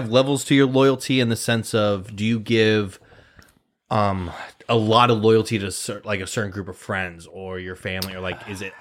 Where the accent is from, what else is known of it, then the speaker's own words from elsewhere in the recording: Nebraska, United States; I knew the answer to that. I'm from Nebraska.